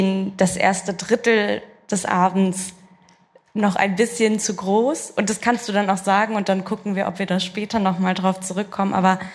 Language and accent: German; Germany; mit einem Filter einer Person, die ich bin, die in Deutschland geboren und aufgewachsen ist und natürlich trotzdem eine Migrationsgeschichte hat